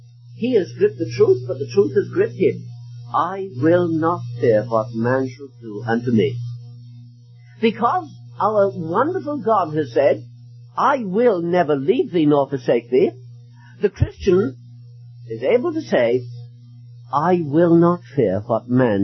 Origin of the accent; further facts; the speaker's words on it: United Kingdom; now in Cardiff, United Kingdom; I come from Great Britain, as you know. We live in Wales, Cardiff, Wales.